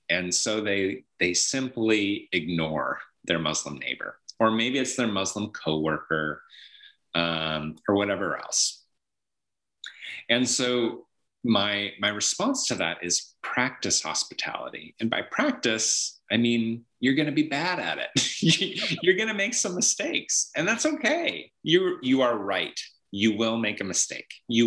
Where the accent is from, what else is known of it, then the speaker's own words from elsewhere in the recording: Seattle, Washington, United States; And now I grew up in Seattle, which is a very secular city. Being a Christian there is a very strange act.